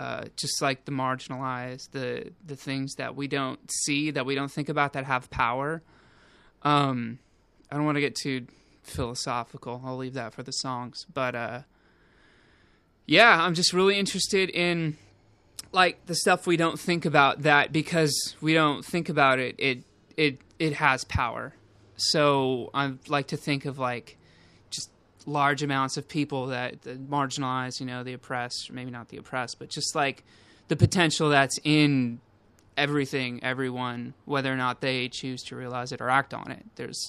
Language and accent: English; Garden Grove, California, United States; I am from Garden Grove, California. So, Orange County, not the OC. It's Orange County.